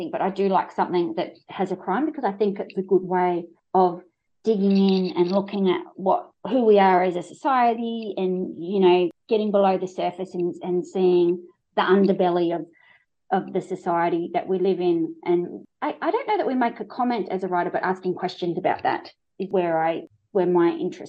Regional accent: Launceston, Tasmania, Australia; Because I grew up in Launceston in Tasmania, which is a fairly small town

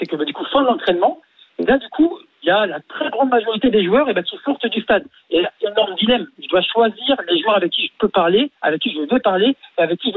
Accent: Sevran, Île-de-France, France; on est de Sevran, on est bleu parisienne

